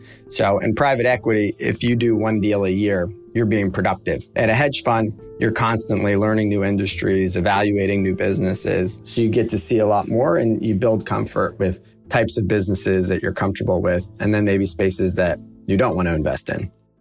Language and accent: English; Florida, United States; Growing up in Florida, my brother and I would have conversations when we were younger about, wouldn't it be fun to start a business together?